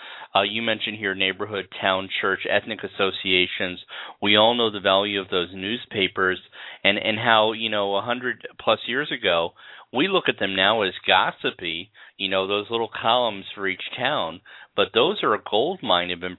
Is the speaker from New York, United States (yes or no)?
yes; Liberty, New York, United States; I know my hometown of Liberty has a historian